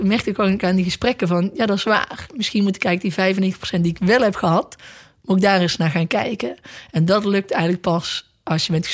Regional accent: Ees, Drenthe, Netherlands; born there; HVCA in Ees. Dus eigenlijk gewoon waar ik ben geboren.

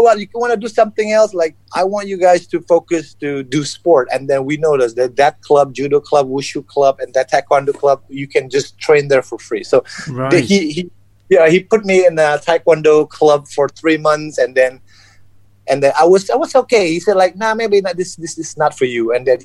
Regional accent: Indonesia; English is a second language; But I'm Chinese descent, born and raised in Indonesia.

